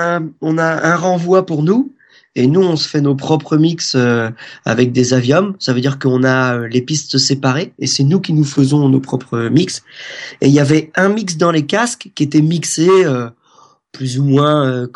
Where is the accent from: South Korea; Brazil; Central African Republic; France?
France; En fait, on est français.